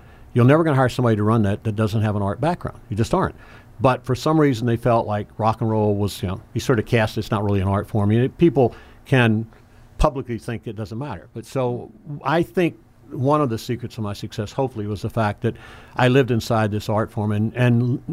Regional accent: the South, United States; And I grew up in the South, and I couldn't believe it.

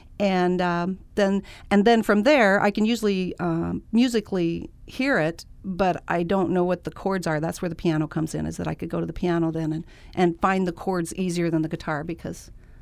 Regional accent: Big Piney, Wyoming, United States; So my first musical experience was I grew up in Big Piney, Wyoming, and we happened to have an incredible stage band musician that took a job in Big Piney, Wyoming

